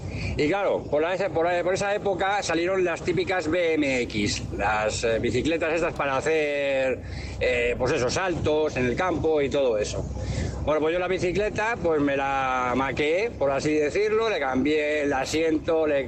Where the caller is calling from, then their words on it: Madrid, Community of Madrid, Spain; de Madrid.